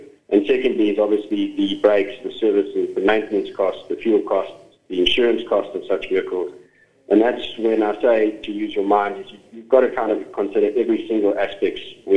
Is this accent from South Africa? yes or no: yes; South Africa; I'm a South African, so I'd love to say yes, it'd be great.